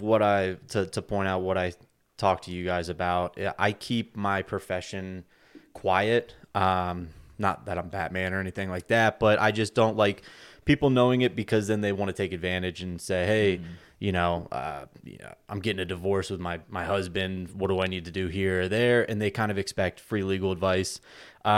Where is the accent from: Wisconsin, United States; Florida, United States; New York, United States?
Florida, United States; Obviously, I'm from Florida. They're not big down there.